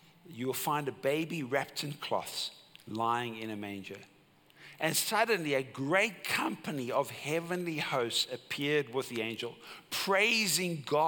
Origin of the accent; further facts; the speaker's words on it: Cape Town, Western Cape, South Africa; I grew up in Cape Town in Tableview